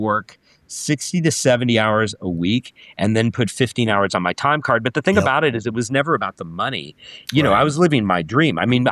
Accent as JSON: {"language": "English", "town": "Los Angeles", "region": "California", "country": "United States", "tie": "born or raised there", "said": "I grew up in Hollywood, I grew up on K-Rock, I'd go to concerts every week"}